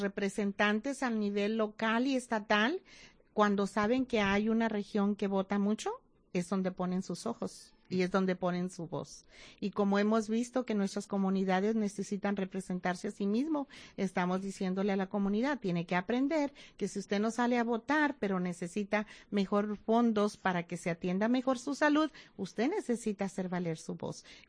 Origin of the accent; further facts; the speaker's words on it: Mexico; now in United States; la mayoría de nuestras comunidades aquí en las áreas rurales somos mayoría mexicanos, de inmigrantes